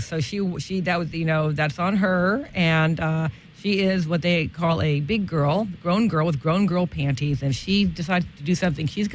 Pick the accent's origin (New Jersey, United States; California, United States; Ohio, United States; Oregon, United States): California, United States; I'm from California, not much